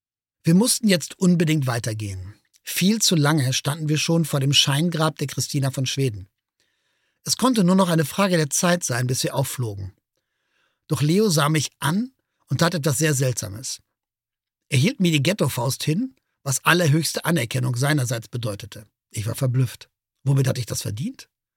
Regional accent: Werl, North Rhine-Westphalia, Germany; born there; nach Werl, wo ich geboren bin. Wir wohnten in einer Siedlung, in der fast nur katholische Familien aus Schlesien lebten.

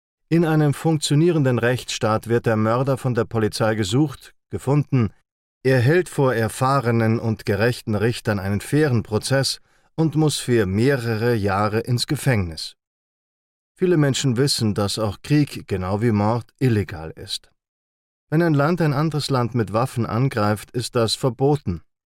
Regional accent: Switzerland; Ich bin Schweizer Historiker und Friedensforscher und habe mich auf die internationale Zeitgeschichte seit 1945 spezialisiert

